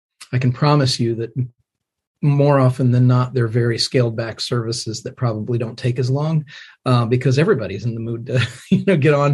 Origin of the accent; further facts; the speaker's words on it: Indiana, United States; now in Franklin, United States; Well, I was raised in the Midwest. I'm an Indiana boy